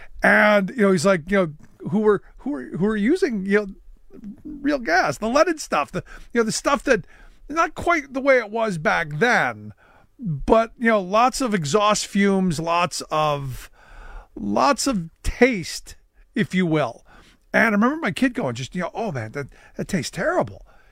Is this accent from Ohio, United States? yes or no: yes; Cleveland, Ohio, United States; I say, look, my hometown of Cleveland gets a bad rap.